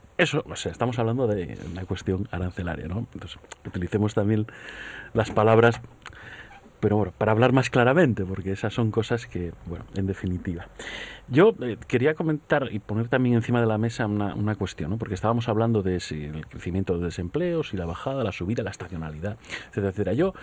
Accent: Asturias, Spain; Somos pocos los asturianos que trabajamos, yo me incluyo, aunque sea político, somos pocos los asturianos que trabajamos con respecto a los asturianos que somos.

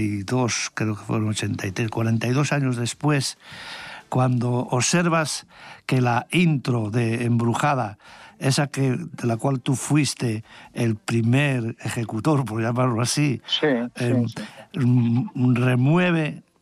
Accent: Tudela Veguín, Asturias, Spain; nací y viví desde siempre en Tudela Beguín

